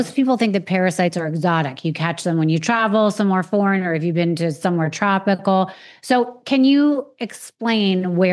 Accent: Anchorage, Alaska, United States; born there; I used to live where I was born in Anchorage, Alaska.

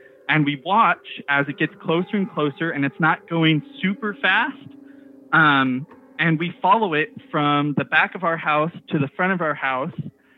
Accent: Fortuna, California, United States; I'm from Northern California, Fortuna to be exact. So right in the heart of the Redwoods.

